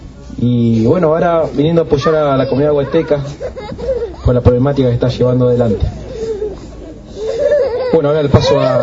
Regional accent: Junín de los Andes, Neuquén, Argentina; soy gente de la tierra, vengo de Junín de los Andes, Neuquén, Polmapu, de Ulcantufe, cantor mapuche.

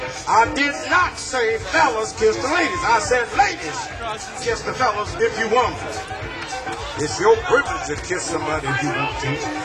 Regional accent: Mississippi, United States; I'm from Mississippi. I ain't got nothing to do with it.

